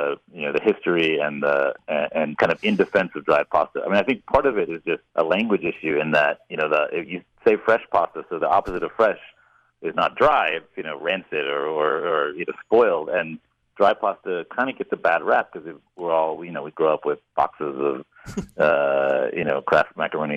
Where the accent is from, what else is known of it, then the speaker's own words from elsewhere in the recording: United States; And it's interesting, I think, as an American, because we assume that pasta would have kind of, a central place in a lot of in any Italian restaurant in Italy.